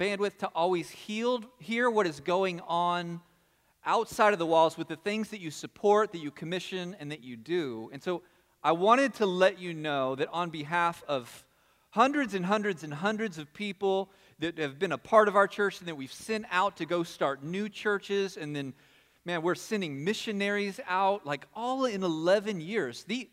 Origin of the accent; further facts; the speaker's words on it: Texas, United States; now in Charlottesville, United States; people that I know, they know I'm from Texas, and I have to give a defense for Texas oftentimes.